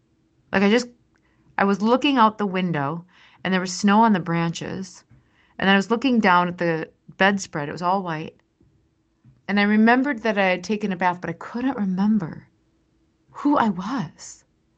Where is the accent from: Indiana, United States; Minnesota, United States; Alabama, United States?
Minnesota, United States; born there; I was born in Minnesota in the winter.